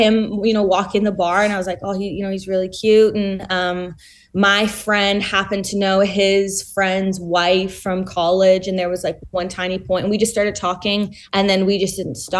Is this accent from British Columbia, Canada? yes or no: yes; British Columbia, Canada; I grew up in the West Coast of Canada.